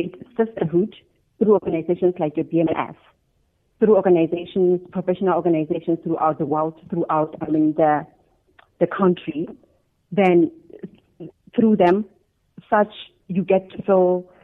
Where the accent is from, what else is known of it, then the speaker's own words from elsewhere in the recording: Ramurano, Limpopo, South Africa; I was born in Limpopo province in a village called Ramurano, Ramelepo. Mm-hmm. And I did my high school there.